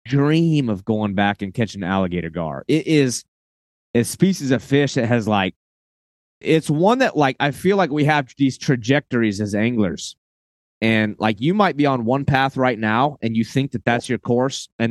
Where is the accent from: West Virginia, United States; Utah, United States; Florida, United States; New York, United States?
Florida, United States; being that I'm from Florida